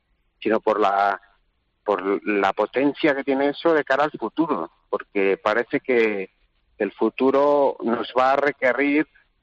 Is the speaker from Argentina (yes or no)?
no; Basque Country, Spain; born there; Yo no nací aquí porque, bueno, como tantos otros, nací en la inmigración, en el País Vasco, ¿no? Que tanta gente acogió de Castilla en los años 60 y 70, pero luego volvimos, cuando yo era un niño todavía